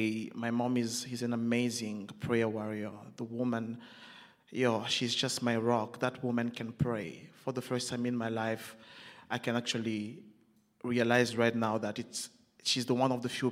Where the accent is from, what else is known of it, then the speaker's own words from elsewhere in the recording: southern provinces, DR Congo; so I was born and raised in the Congo, DRC, Central Africa, in the southern provinces of the Congo. And so I'm the last born of seven, and I grew up in a very crowded house.